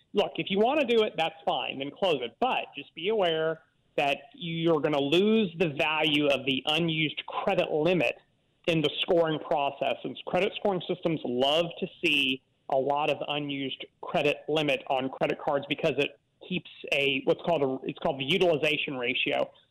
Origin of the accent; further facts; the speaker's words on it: Atlanta, Georgia, United States; I get it. I'm from Atlanta. I get it.